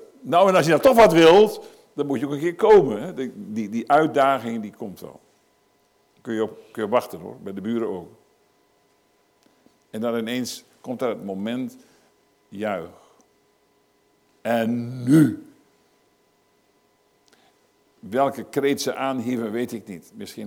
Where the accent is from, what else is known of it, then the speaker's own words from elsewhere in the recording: Groningen, Netherlands; ik kom uit Grunningen